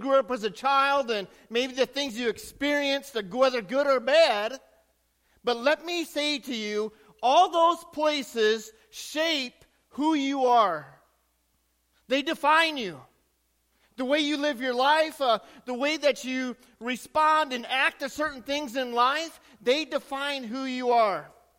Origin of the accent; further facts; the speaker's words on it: Greeley, Colorado, United States; also born or lived in Elvord / Inwood; this is a picture of the farm place that I grew up on near Greeley, Colorado.